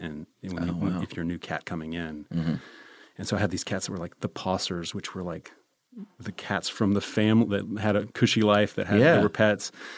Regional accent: Charlotte, North Carolina, United States; moved away as an adult; also born or lived in Columbia, South Carolina; I'm from Charlotte, North Carolina.

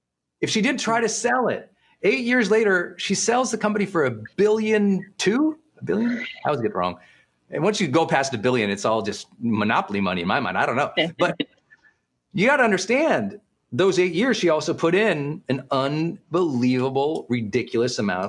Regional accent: Montana, United States; I'm from Montana, from the mountains, I'm from the hills, I'm from the lakes. I'm a river boy.

